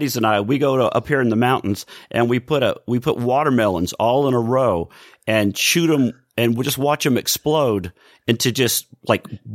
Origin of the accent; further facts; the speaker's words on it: the South, United States; growing up in the South myself and going to high school in the 70s, we had gun racks in our trucks